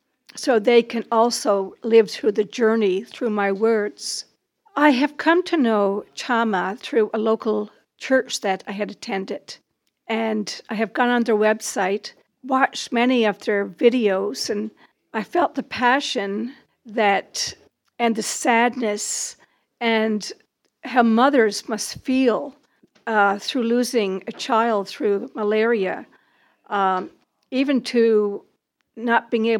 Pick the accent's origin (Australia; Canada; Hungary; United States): Canada; Newfoundland and Labrador; now in Nova Scotia, Canada; Originally, I am from Newfoundland, and I have been living in Nova Scotia now for many years